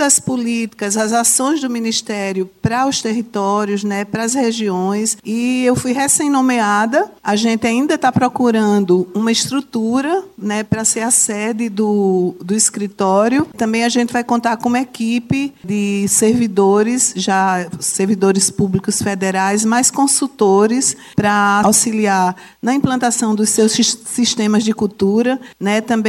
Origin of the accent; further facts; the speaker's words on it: Bananeiras, Paraíba, Brazil; eu sou de Bananeiras, né? Do Brejo, sou brejeira, portanto. Mas tenho essa trajetória aí afora pelo Brasil, né? Trabalhei em São Paulo